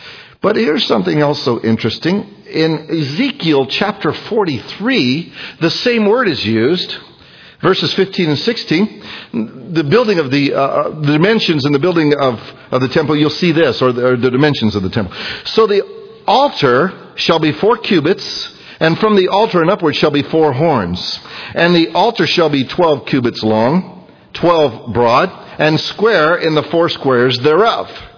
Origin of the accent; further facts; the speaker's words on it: Idaho, United States; but usually we're from Idaho